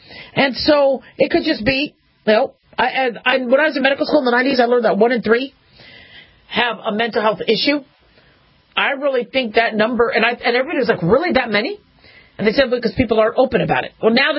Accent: Phoenix, Arizona, United States; Mind you, I grew up in Phoenix, Arizona for part of my childhood, so there was Sahara.

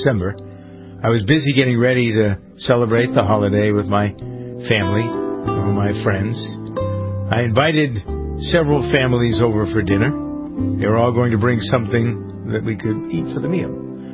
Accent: United States; Most of you know who have listened to me for a long time that I am an American family farmer as well as a broadcaster.

